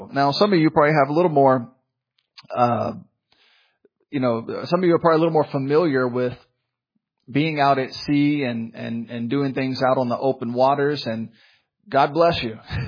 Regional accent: Memphis, Tennessee, United States; I grew up in Memphis, Tennessee. We've been through tornadoes.

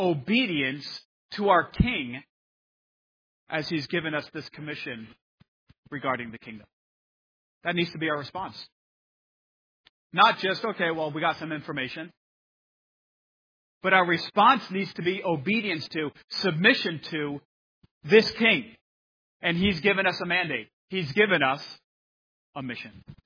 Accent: United States; It doesn't matter that I come from America, that there are different people over in Papua New Guinea.

